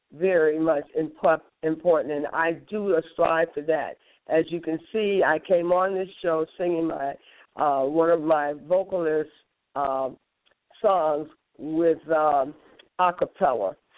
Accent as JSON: {"language": "English", "town": "Gary", "region": "Indiana", "country": "United States", "tie": "born or raised there", "said": "one of the first places I will be performing will be right here in my hometown in Gary, Indiana"}